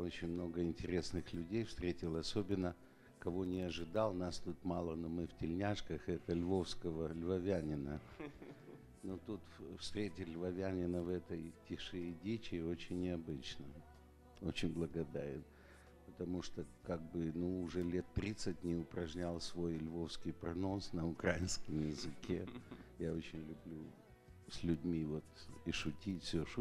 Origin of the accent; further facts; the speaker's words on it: Los Angeles, California, United States; Я из Лос-Анджелеса, и я уже два раза был на энкаунтере, принадлежу к World Outreach церкви.